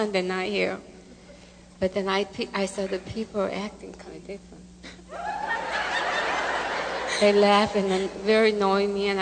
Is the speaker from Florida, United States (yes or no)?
yes; Florida, United States; We're from Salai Beach.